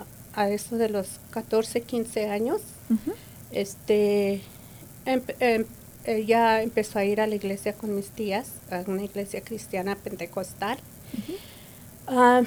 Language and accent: Spanish; Texas, United States; born there; Yo soy nacida en el Valle de Texas, como decimos, en el Valley, y mis abuelos eran de Laredo, México, ajá, de Nuevo León y Tamaulipas.